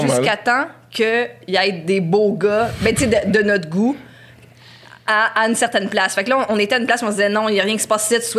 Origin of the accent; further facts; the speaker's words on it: Laval, Quebec, Canada; Parce que moi, je viens de Laval.